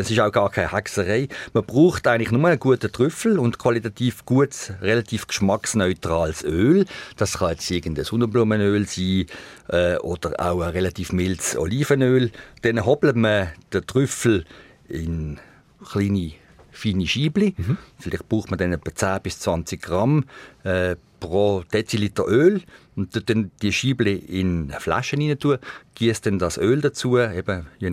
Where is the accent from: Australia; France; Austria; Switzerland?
Switzerland; bei uns in der Schweiz